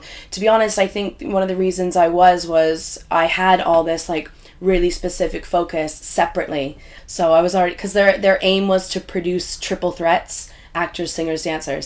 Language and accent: English; Canada; I'm from Canada, and I was applying to different places in Toronto.